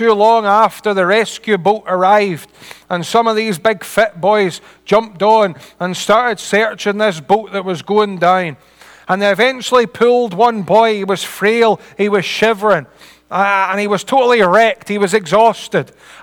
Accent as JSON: {"language": "English", "town": "Dumfries", "region": "Scotland", "country": "United Kingdom", "tie": "born or raised there", "said": "he worked down in the Solway Firth, where I grew up, actually. I grew up down near Dumfries. I was born down there."}